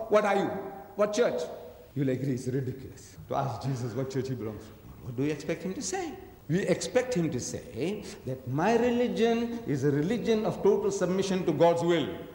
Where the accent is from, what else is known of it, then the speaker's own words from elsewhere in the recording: South Africa; You see, in my country, I come from South Africa.